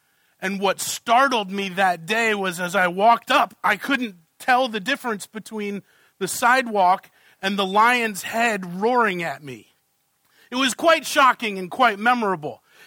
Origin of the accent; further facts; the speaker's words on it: Boston, Massachusetts, United States; also born or lived in Virginia; Though I was born in Virginia, I grew up just outside Boston